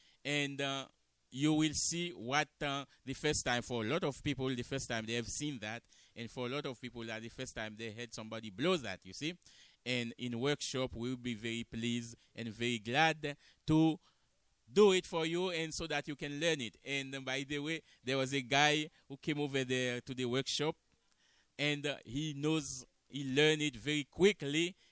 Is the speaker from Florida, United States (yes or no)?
yes; Miami, Florida, United States; And right now in Miami, since we are from Miami, we have a group of people who blow the polambi